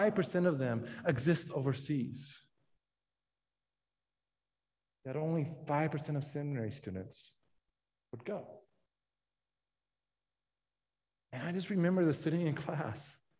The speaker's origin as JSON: {"language": "English", "country": "United States", "said": "But no, I loved being an American. I loved being American. I loved speaking English."}